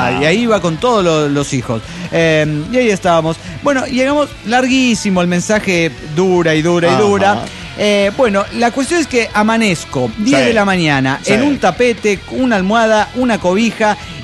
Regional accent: Mexico City, Mexico; mexicano.

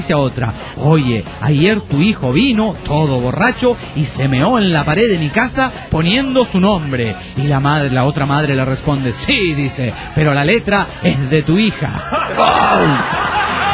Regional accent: Mexico City, Mexico; Soy del DF mexicano.

